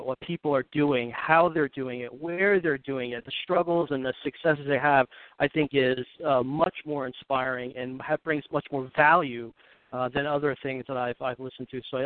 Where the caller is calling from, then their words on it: Asbury, New Jersey, United States; I'm calling from Asbury, New Jersey, not Asbury Park, sort of by the Clinton, New Jersey area.